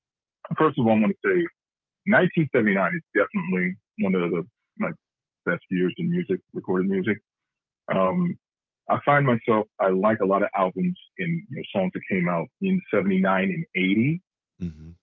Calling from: Cleveland, Ohio, United States

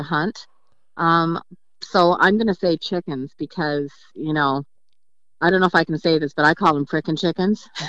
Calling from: Iowa, United States; I am in Iowa, Northwest Iowa, Cherokee County.

